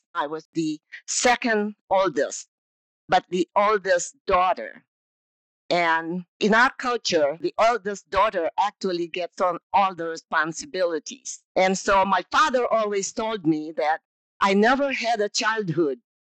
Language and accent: English; Philippines; born there; So I was born in the Philippines in a one-room hut with a thatched roof, no running water, no electricity.